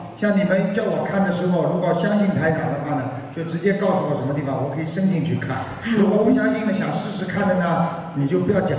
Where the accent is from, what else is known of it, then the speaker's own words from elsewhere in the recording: Fujian, China; 哦，我是福建人啊。